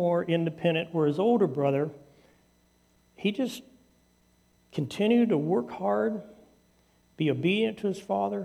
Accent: California, United States; I grew up with a Missouri family, even though I grew up here in California.

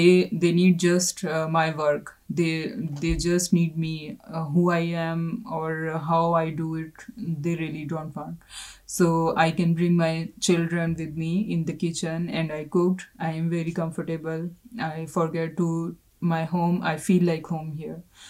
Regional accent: Lahore, Punjab, Pakistan; English is a second language; moved away as an adult; now in Geneva, Switzerland; I am from Pakistan. And I have been living here in Geneva since 2011.

